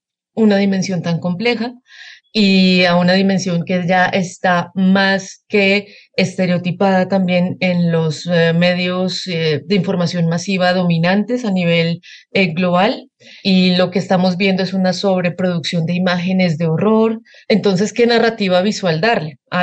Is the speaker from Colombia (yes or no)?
yes; Colombia; now in Mexico; Yo soy colombiana. Ambos vivimos en México hace 12 años.